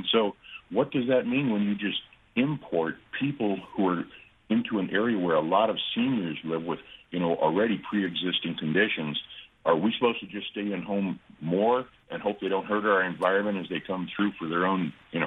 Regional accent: the South, United States; I grew up in the South in the 60s, so I've seen racism in a black and white world.

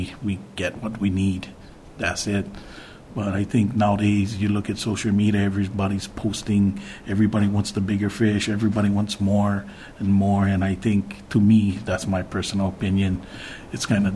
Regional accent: Kapa'a, Hawaii, United States; I'm from Kauai, Kapa'a, Kauai.

